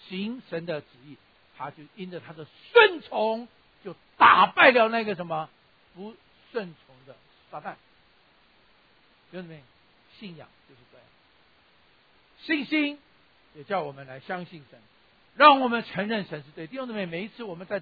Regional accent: Taiwan; 很多我们从台湾来都讲

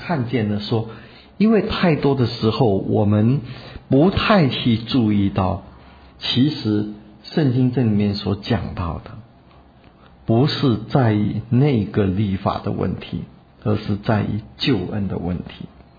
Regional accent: China; 不能够用我们中国人的方式跟文化来强迫别人，一定要按照我们的方式。

